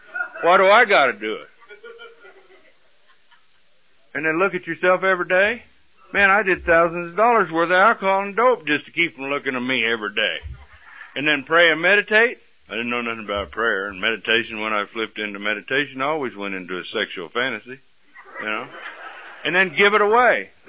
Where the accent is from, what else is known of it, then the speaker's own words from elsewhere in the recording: Bible Belt, United States; I come from the Bible Belt, and I've been baptized, sprinkled, dipped, flipped, tattooed, and screwed.